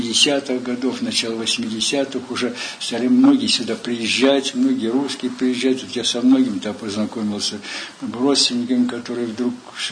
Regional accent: Russia; Конечно, я вырос в России, рос я в советское время.

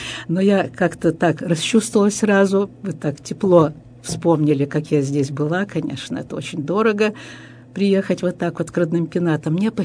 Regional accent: Qingdao, Shandong, China; also born or lived in Shanghai; Я не могу сказать, что родина, хотя и замечательный город Циндао, в котором прошло детство

